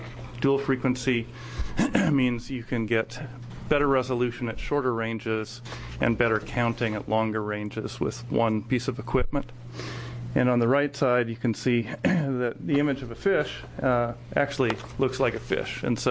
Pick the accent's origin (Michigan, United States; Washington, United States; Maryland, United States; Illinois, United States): Washington, United States; Seattle; from Seattle. My company is Sound Metrics Corporation.